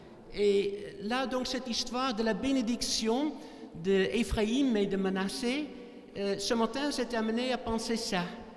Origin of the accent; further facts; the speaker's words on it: Netherlands; mon arrière-plan calviniste. J'ai grandi aux Pays-Bas dans un milieu réformé très piétiste.